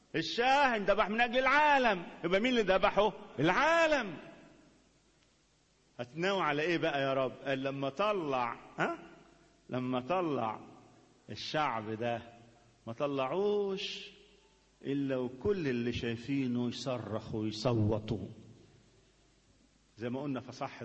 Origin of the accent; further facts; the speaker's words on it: Upper Egypt, Egypt; الدم عندنا في الصعيد عمره ما ينضار مية